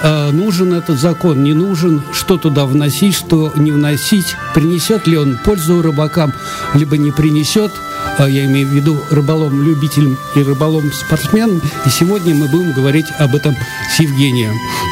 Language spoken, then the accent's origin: Russian; Saint Petersburg, Russia; питерский рыбак. Мы вещаем из Санкт-Петербурга.